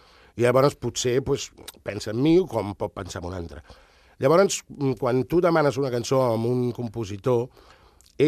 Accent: Catalonia, Spain; no senyora, jo soc català de pares, avis i besavis, vull dir jo

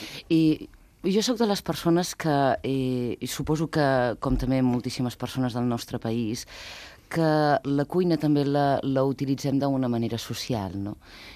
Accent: Catalonia, Spain; jo sóc de terra endins, sóc de la Catalunya endins

